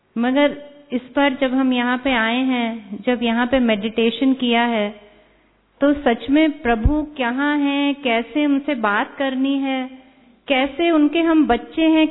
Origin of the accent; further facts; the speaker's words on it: Lucknow, Uttar Pradesh, India; मैं लखनऊ से आई हूँ।